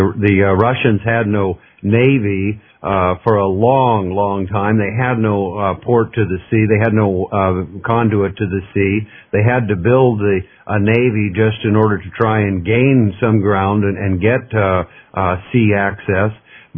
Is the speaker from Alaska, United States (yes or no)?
yes; Fairbanks, Alaska, United States; I grew up in Fairbanks, Alaska. I lived there while it was still yet a territory.